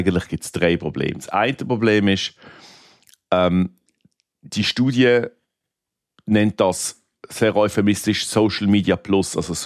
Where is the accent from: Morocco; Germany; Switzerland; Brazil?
Switzerland; Das ist ja bei uns in der Schweiz auch so, oder?